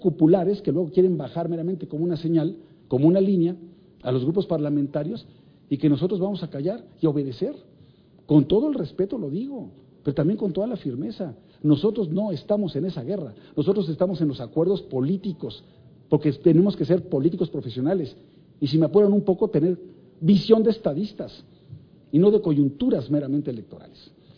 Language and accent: Spanish; Puebla, Mexico; yo tengo un mandato como poblano, y todos mis compañeros lo tienen también